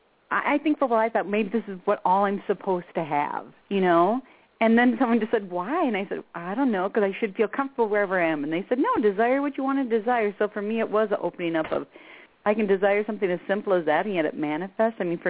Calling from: Minnesota, United States; I'm calling from Minnesota.

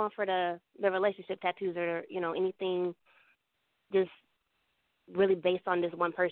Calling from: Huntsville, Alabama, United States; from Huntsville.

